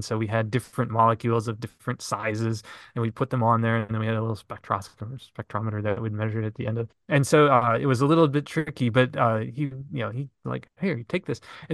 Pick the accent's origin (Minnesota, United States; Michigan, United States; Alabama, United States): Minnesota, United States; Minneapolis; So my dad was a PhD scientist at the University of Minnesota. And so I grew up in Minneapolis and.